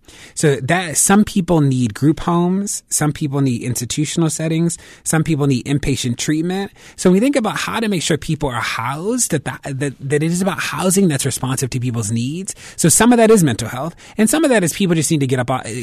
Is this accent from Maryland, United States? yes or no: yes; Baltimore, Maryland, United States; you know, I am from Baltimore, born and raised here.